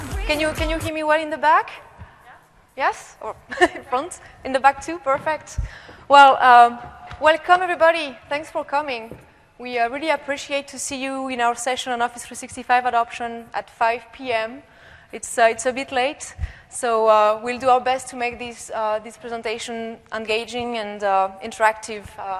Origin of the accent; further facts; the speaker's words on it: France; accent: French; English is a second language; now in Redmond, United States; This is a French European accent, and even though I've been based in Redmond, Washington for almost 3 years now, I'm still working on my accent every day